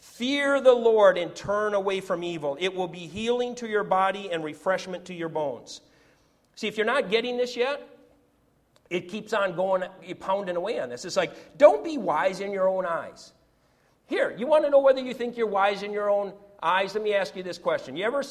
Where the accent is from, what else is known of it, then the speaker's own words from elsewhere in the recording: United States; And I can say that because I'm an American. I'm a whatever third, fourth generation American born and bred in this country.